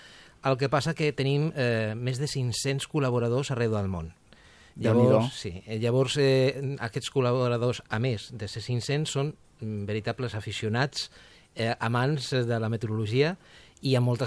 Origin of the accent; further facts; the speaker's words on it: Badalona, Catalonia, Spain